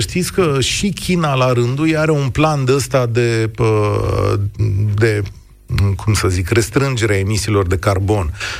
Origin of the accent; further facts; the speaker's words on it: Romania; Noi, ca europeni, ca români.